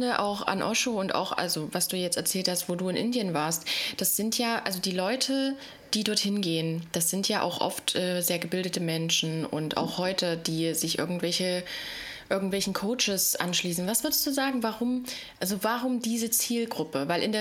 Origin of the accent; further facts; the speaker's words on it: East Germany, Germany; also ich komme aus dem Osten